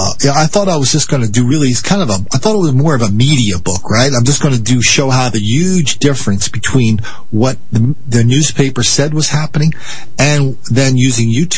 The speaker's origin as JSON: {"language": "English", "country": "United States", "said": "I'm a person, I'm an American, I'm an individual."}